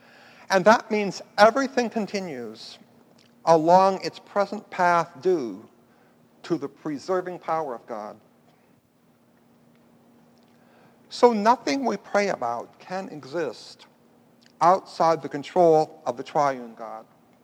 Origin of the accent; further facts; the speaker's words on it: Florida, United States; I'm from Florida, and often I think of the hurricanes.